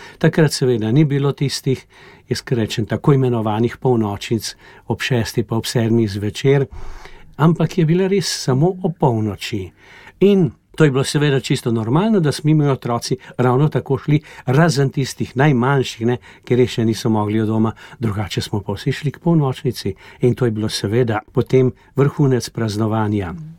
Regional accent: Kranj, Upper Carniola, Slovenia; jaz sem iz Martinske župnije pri Kranju, stražišča.

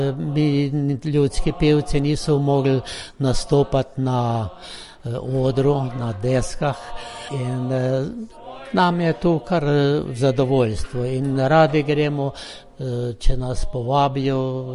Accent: Brežice, Lower Sava, Slovenia; v naši občini Brežiški, mi smo iz Brežiške občine

